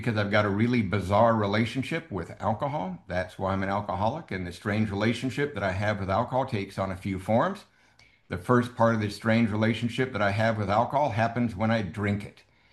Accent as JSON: {"language": "English", "town": "Covina", "region": "California", "country": "United States", "said": "I'm from Covina, California. If you don't know where Covina is, if you are downtown Los Angeles at midnight and you point your car directly east, and it's midnight, it takes about 18 minutes to get to Covina."}